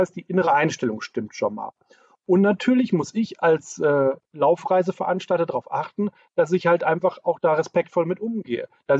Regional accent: North Rhine-Westphalia, Germany; accent: Münster; Die haben ja alle Münsteraner Akzent bei uns. Wir kommen ja alle so aus dem Grobraum, also Westfalen, Grobraum Münster.

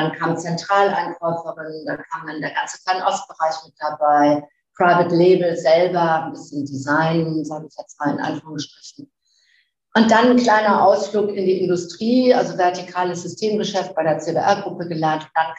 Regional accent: Flensburg, Schleswig-Holstein, Germany; born there; also born or lived in Ruhr area; bin 59 Jahre alt und bin eigentlich so in Flensburg geboren. Ich komme aus dem Norden und habe dann jahrelang im Ruhrgebiet verbracht mit meiner Ausbildung schon und bin jetzt im schönen Ostwestfalen gelandet, das aber auch schon seit 18 Jahren.

